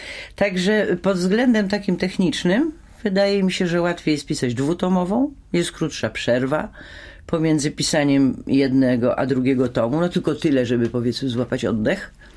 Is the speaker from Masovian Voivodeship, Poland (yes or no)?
no; Toruń, Kuyavian-Pomeranian Voivodeship, Poland; Jestem z Torunia.